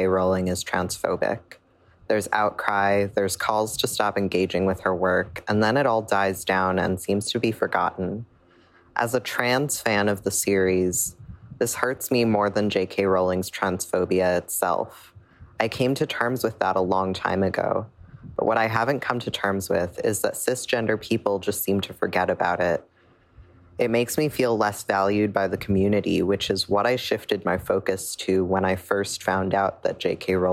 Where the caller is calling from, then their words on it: New York, United States; I'm calling from New York.